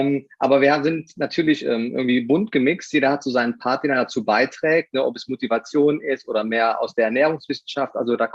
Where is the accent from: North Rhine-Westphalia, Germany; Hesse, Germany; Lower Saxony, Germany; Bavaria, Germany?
North Rhine-Westphalia, Germany; Aachen; Also ich komme aus Aachen. Also meine Verwandtschaft ist eigentlich aus Hannover, aber da habe ich selber nie gelebt.